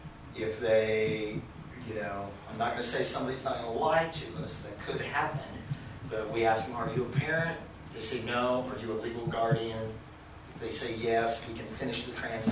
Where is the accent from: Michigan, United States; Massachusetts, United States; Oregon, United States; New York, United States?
Oregon, United States; Myrtle Creek; my brother and I, the owner of Barn, we're from Douglas County, we're born and raised in Myrtle Creek.